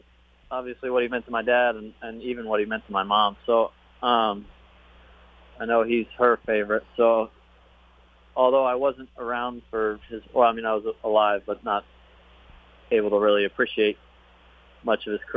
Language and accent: English; Kentucky, United States; I mean, I'm from Kentucky, but I think everybody that does this dreams of winning the Kentucky Derby